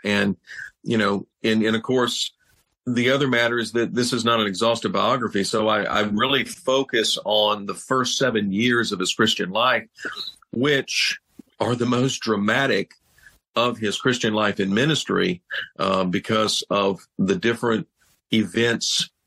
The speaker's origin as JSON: {"language": "English", "region": "Georgia", "country": "United States", "tie": "born or raised there", "said": "And I was in my home state of Georgia."}